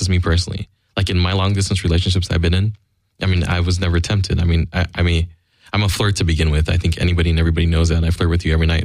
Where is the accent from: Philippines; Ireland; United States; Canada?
Philippines; Dude, I'm Filipino. I never learned that. We didn't have socks. We wear slippers.